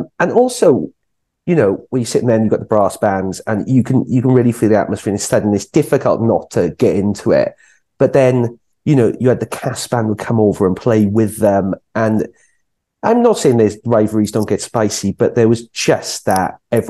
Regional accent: Wales, United Kingdom; being Welsh

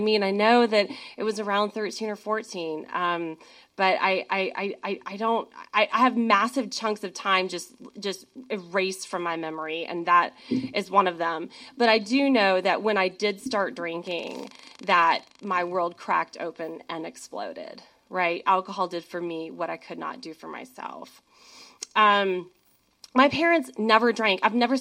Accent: Georgia, United States; So I grew up in Georgia. I have a younger sister. And for like the first half of my life, had a pretty charmed life. Two loving parents. My mom was like a soccer mom in the suburbs of Atlanta.

